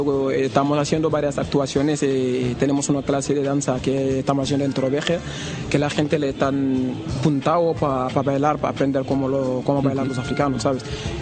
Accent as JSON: {"language": "Spanish", "country": "Senegal", "lives_now": "Spain", "said": "Sí, venimos de Senegal."}